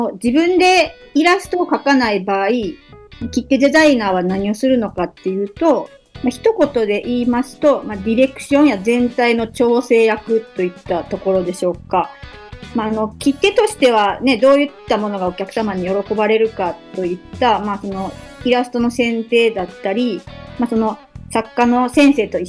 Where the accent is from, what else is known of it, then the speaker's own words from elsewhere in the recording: Nara, Japan; 私、奈良県出身なんですけれども、大学は京都精華大学の出身なので、